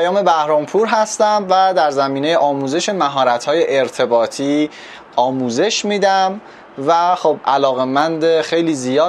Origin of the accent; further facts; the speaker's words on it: Iran; born there; من چرا تو ایران به دنیا اومدم